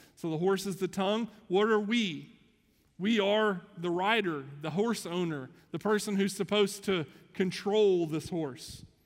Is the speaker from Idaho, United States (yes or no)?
no; Kentucky, United States; now in Texas, United States; I'm from Kentucky. You would think I would love and enjoy horses.